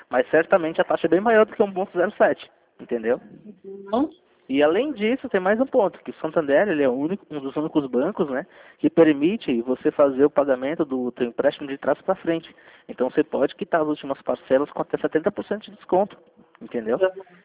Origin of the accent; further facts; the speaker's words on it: São Paulo, Brazil; Bom, eu sou aqui de São Paulo, né?